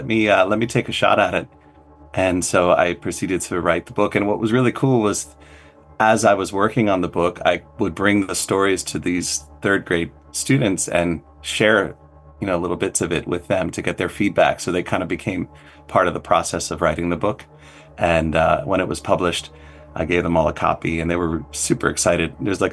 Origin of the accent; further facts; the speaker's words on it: New Jersey, United States; now in Massachusetts, United States; Well, I did grow up in the Northeast, but I'm from, well, sort of the North. I guess I grew up in New Jersey. So I'm not from Connecticut or this, you know, I'm not from New England originally